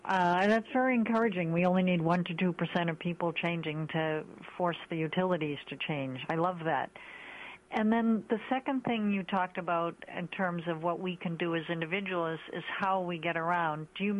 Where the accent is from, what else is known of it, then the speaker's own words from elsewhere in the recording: New England, United States; And as I'm from New England, and we're very big on being careful and not wasting.